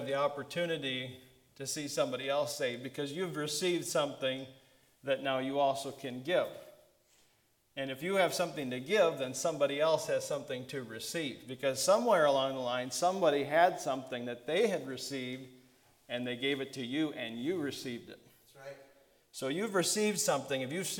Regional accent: Wisconsin, United States; I'm from Wisconsin originally, so I understand how that works.

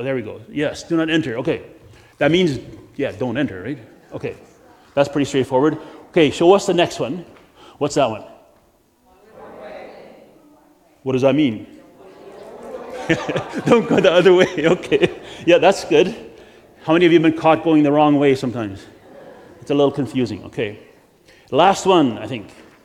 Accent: British Columbia, Canada; You know, when I grew up in British Columbia, you have those orange caution signs for corners that have a number on them.

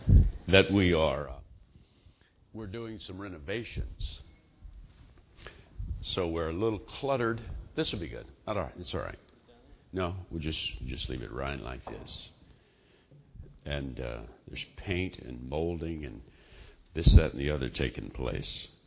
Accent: the South, United States; getting around to it was a phrase I grew up with in the South

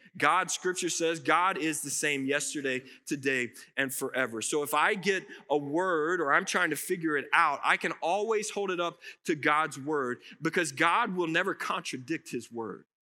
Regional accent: Forney, Texas, United States; I grew up in Forney. I grew up in this church. I've been in this church for 42 years.

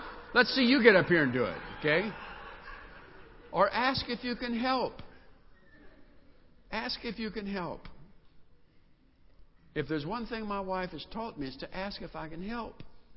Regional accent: the South, United States; it was the way I was raised in the South, that you took care of stuff.

